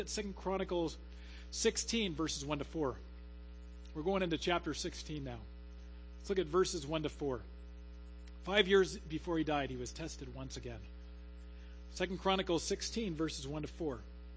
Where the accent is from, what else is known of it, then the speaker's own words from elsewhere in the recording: Seattle, Washington, United States; born there; I was born in Seattle, and it's tragic.